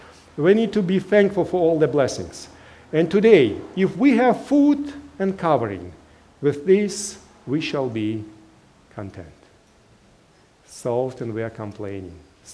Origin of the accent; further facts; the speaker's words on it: Russia; accent: Russian; English is a second language; now in Hawaii, United States; Good, yes, yes, I'm from Russia.